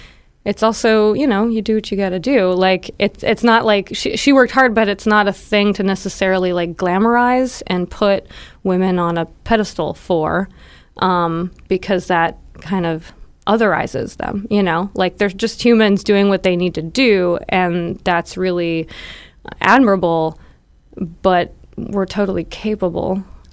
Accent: Texas, United States; also born or lived in California / Colorado / Nashville; now in Baltimore, United States; Yeah, I grew up in Texas, moved around a lot with my mom, and I've also lived in California and Colorado. I went to high school in Nashville, and that's where I was before I moved to Baltimore around 2002.

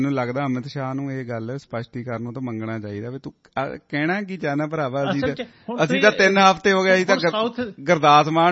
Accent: Punjab, India; ਕਹਿੰਦੇ ਤੂੰ ਇੰਡੀਆ ਤੋਂ ਕਿੱਥੋਂ ਆ? ਮੈਂ ਕਿਹਾ ਮੈਂ ਪੰਜਾਬ ਤੋਂ।

